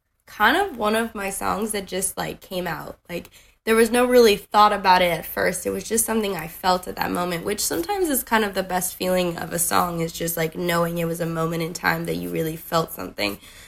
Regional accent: Canada; as we specified. I'm originally actually from Canada

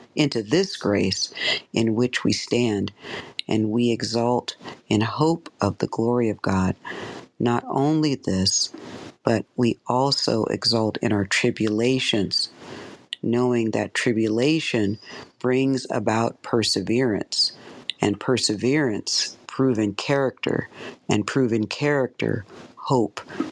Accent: Tacoma, Washington, United States; And I am hailing from Tacoma, Washington.

